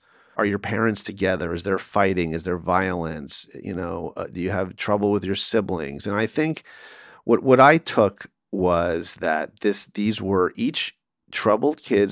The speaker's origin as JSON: {"language": "English", "town": "Calabasas", "region": "California", "country": "United States", "tie": "born or raised there", "said": "So Calabasas was a privileged place. I drove a 73 Buick LeSabre, you know, a big boat that cost $300, and parked in the dirt side of the parking lot."}